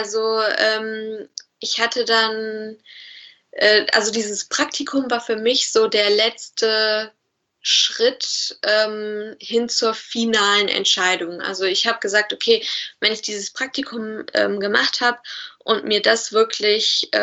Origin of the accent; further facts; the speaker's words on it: Bielefeld, North Rhine-Westphalia, Germany; ich komme aus Bielefeld, also meine Heimat ist Bielefeld